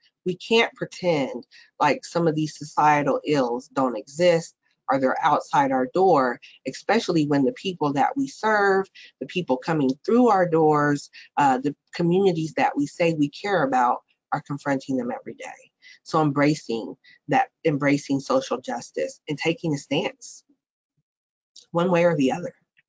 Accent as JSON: {"language": "English", "town": "Columbus", "region": "Ohio", "country": "United States", "tie": "born or raised there", "said": "So for example, I'll just name off some organizations here in my hometown. So City Year Columbus provides, you know, job training, internships, etc., support services to support Black and Brown teenagers and young adults."}